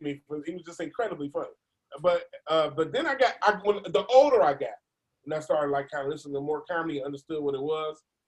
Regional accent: Detroit, Michigan, United States; I'm from Detroit, so I was a city boy.

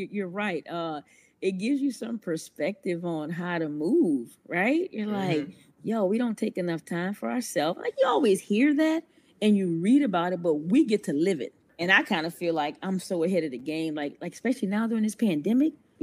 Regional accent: United States; I'm an American, right?

